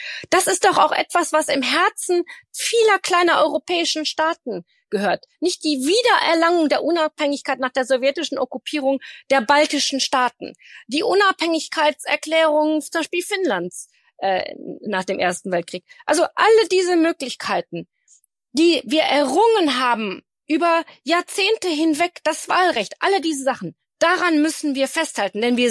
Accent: Germany

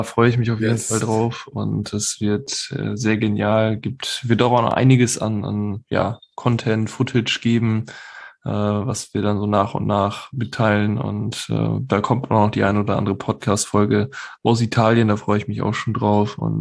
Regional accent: Northern Germany, Germany; dass der Leberkäse aus Bayern ganz, ganz anders schmeckt wie bei oben in uns, bei uns in Norddeutschland sozusagen.

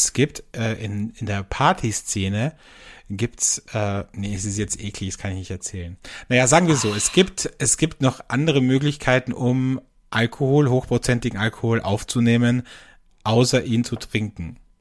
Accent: Austria; bei uns in Österreich

